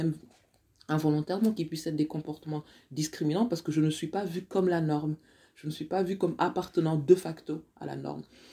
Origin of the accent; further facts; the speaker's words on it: France; Moi, je suis aujourd'hui, je suis française